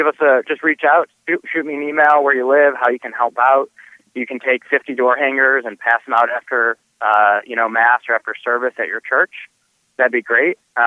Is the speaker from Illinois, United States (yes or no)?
yes; Illinois, United States; I'm from Illinois, and I'm pretty dedicated to making sure Virginia doesn't also get ruined.